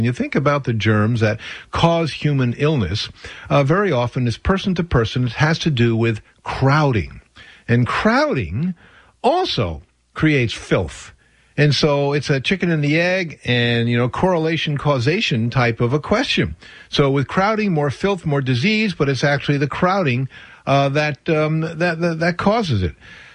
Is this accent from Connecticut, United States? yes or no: no; New York City, New York, United States; Now, I grew up in New York City. Oh, what a filthy pit.